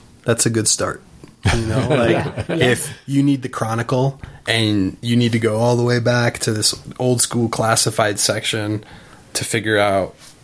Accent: Netherlands; also born or lived in Bozeman, United States; You know, I'm from the Netherlands. I grew up between Bozeman and the Netherlands my whole life.

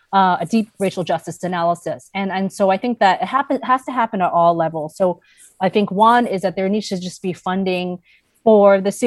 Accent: New York, United States; my cynical self as a New Yorker

